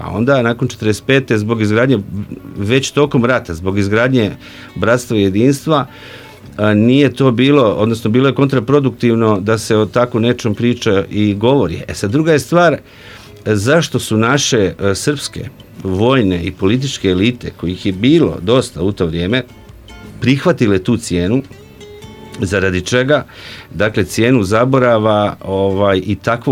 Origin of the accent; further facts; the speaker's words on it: Zagreb, Zagreb County, Croatia; ja sam rođen i živio u Zagrebu